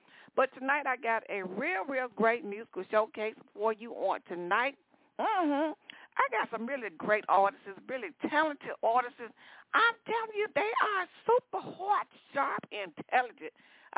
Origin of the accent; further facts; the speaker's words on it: Atlanta, Georgia, United States; push it up to the ATL, I know y'all always wonder why am I pushing it up to the ATL, because that's my hometown, people, okay?